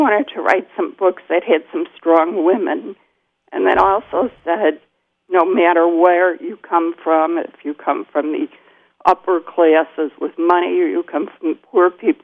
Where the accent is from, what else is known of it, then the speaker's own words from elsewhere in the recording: Chicago, Illinois, United States; I'm from Chicago. My son and daughter-in-law and three grandchildren live in Arizona.